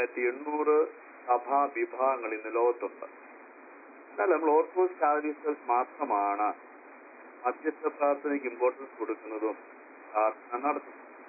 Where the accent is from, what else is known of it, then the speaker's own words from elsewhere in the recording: Mylapra, Kerala, India; എന്റെ സ്വദേശം മൈലപ്രായാണ്.